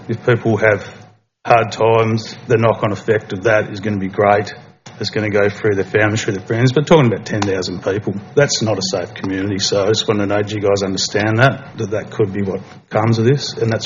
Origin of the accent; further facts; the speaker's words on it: Snug, Tasmania, Australia; I'm from Snug.